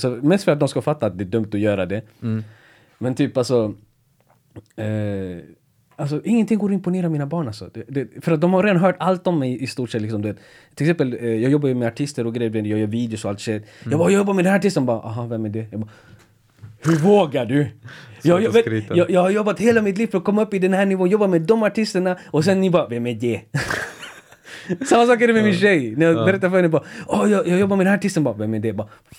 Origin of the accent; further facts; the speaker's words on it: Sweden; born there; Skillnaden från mig är att jag är född i Sverige. Jag har fått en så här svensk kultur.